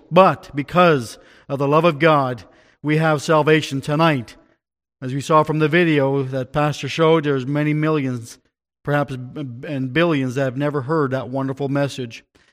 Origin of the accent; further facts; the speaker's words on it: Ontario, Canada; also born or lived in Mexico; I missed out on school growing up in Ontario. My dad, we worked on the fields picking tomatoes, and when school started, we moved to Mexico.